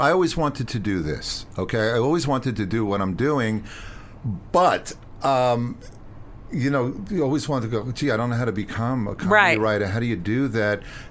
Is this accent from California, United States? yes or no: no; New York, United States; When I was growing up on Long Island, when we would go away for a weekend, let's say you'd go to the mountains.